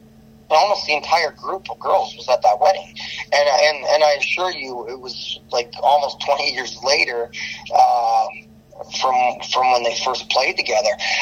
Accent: Alberta, Canada; we just take a lot of pride in the fact that we're from Alberta.

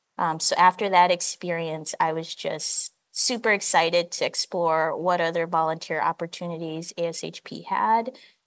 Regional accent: Chicago, Illinois, United States; also born or lived in St. Thomas, US Virgin Islands; I'm from the Virgin Islands, St. Thomas specifically, and spent most of my childhood in Chicagoland.

